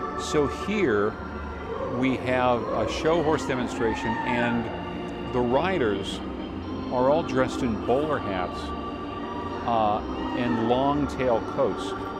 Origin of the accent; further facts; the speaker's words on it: Connecticut, United States; So I'm from Connecticut, where we eat lobster rolls like the right way.